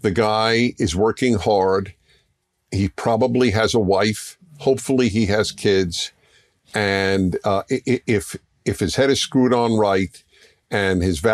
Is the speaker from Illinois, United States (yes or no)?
no; Brooklyn, New York, United States; so you live where I grew up, Brooklyn, mm-hmm. and we both grew up in religious Jewish homes. So I grew up in New York, as I said.